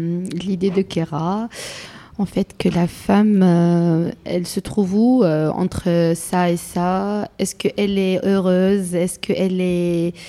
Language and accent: French; Algeria; moved away as an adult; now in France; 28 ans, maman de 2 enfants en bas âge, 1 an et 3 ans. Et je suis une Algérienne et je suis en France depuis 3 ans.